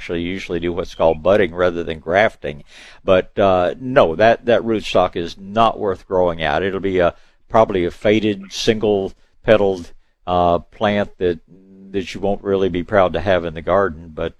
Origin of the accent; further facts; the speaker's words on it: Tyler, Texas, United States; born there; I was born in Tyler. I know all about Tyler roses, and they're beautiful